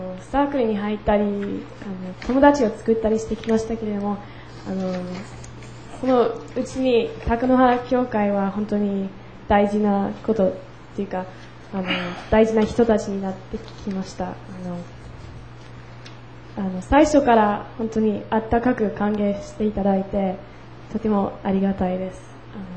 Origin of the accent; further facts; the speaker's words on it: Australia; 同志社大学の、オーストラリアから来た同志社大学の交換留学生、